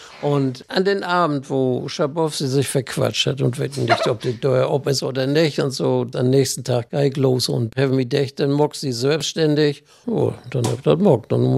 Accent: Greifswald, Mecklenburg-Vorpommern, Germany; also born or lived in Rostock / Warnemünde; Eigentlich bin ich in Greifswald und in Rostock, Pierknöbel und in Warnemünde groß geworden.

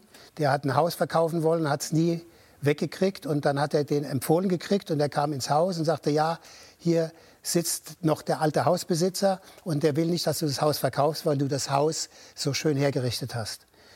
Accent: Mannheim, Baden-Württemberg, Germany; Na, ich bin ja auf dem Land groß geworden. Ich bin gebürtiger Mannheimer und bin den größten Teil meines Lebens zwischen Mannheim und Heidelberg groß geworden.

